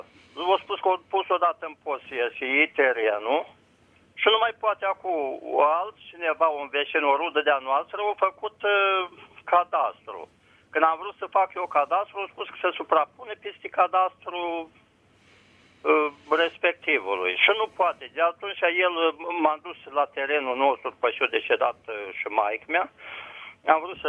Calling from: Vaslui, Vaslui County, Romania; sunt de la Vaslui.

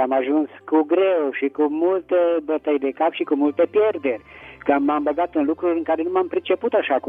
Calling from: Petroșani, Hunedoara County, Romania; din Petroșani.

